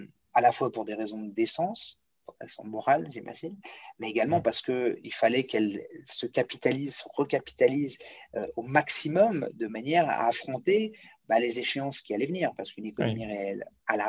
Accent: Rueil-Malmaison, Île-de-France, France; parce que je suis de Rueil-Malmaison

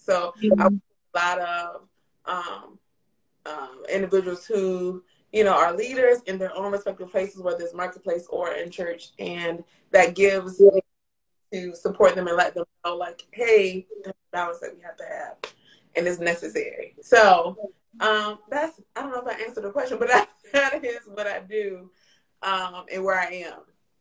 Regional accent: Virginia, United States; but I am from the Hampton Roads area. I live in Norfolk, Virginia.

